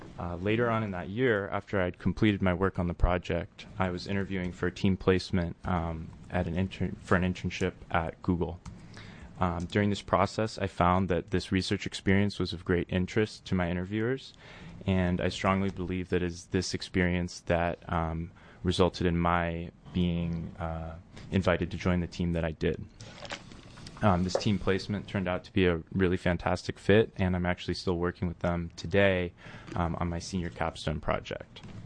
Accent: Portland, Oregon, United States; I'm from Portland, Oregon, and like Cindy said, I'm a senior at Oregon State.

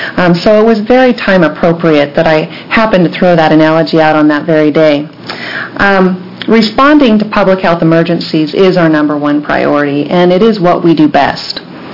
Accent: Oregon, United States; I'm from Umatilla County, and I'm the administrator of that county health department.

